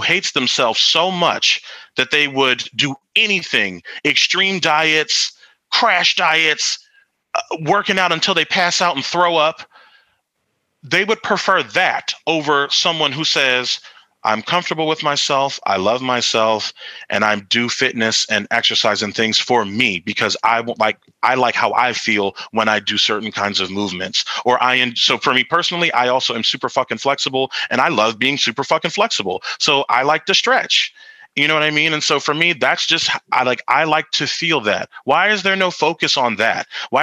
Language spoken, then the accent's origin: English; Philadelphia, Pennsylvania, United States; that's just because I'm from Philly and I, you know, we're just a little rough around the edges anyway